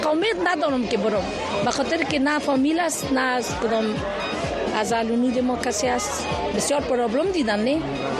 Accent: Kabul, Afghanistan; now in United States; باز وقت نجیبشان ما از کابل برآمدیم در اینجا آمدیم.

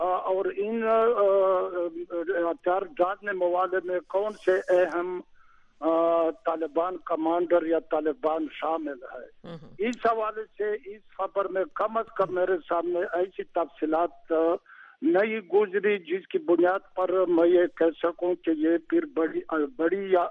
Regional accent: Khyber Pakhtunkhwa, Pakistan; پہلے میں یہ وضاحت کر لوں کہ میرا تعلق جنوبی وزیرستان سے ہے

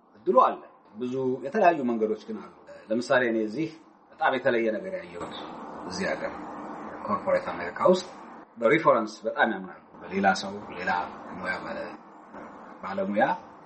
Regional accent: Addis Ababa, Ethiopia; moved away as an adult; ያደኩት አዲስ አበባ ኢትዮጵያ ውስጥ ነው።

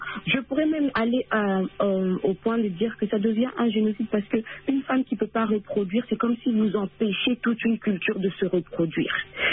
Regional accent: DR Congo; La seule chose que nous revendiquons en tant que Congolais, c'est que les gens quittent notre cœur, qui nous laissent vivre en paix.

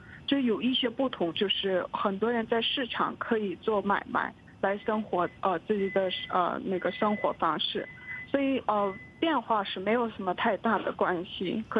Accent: North Korea; Chinese is a second language; 在我的家乡也是， 我光是听说我的一个朋友的爸爸饿死了，四个人已经饿死了

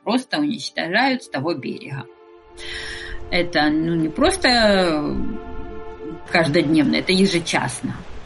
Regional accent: Kherson, Kherson Oblast, Ukraine; с города Херсона.

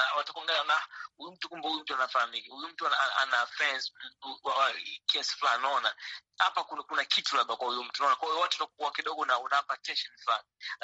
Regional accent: Tanzania; kama natoka Tanzania na watu wa aina fulani ambao mimi nataka connect nao

